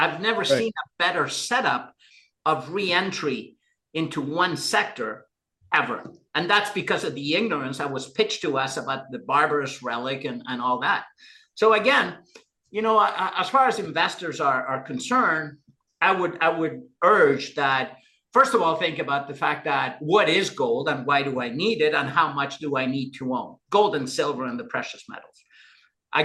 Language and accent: English; Chile; Now, coming from Latin America, I'm from Chile.